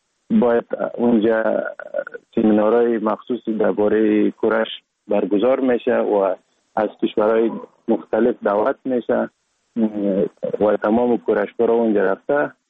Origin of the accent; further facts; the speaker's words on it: Sheberghan, Jowzjan, Afghanistan; also born or lived in Sar-e Pol; اصلا زاده ولایت سرپل استم، در ولایت جوزجان کلان شدیم، تحصیلات ما، مکتب ما، همه چیز ما در ولایت جوزجان خواندیم. اصلا کورش هم در دوران طفولیت از این ولایت جوزجان شروع کردیم، ولایت جوزجان شهر شبرغان.